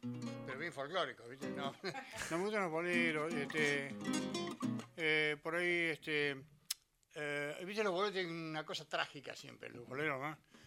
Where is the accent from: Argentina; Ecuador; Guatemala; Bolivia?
Argentina; Córdoba; moved away as an adult; Yo vine de Córdoba, justamente, yo vine a los 19 años, solo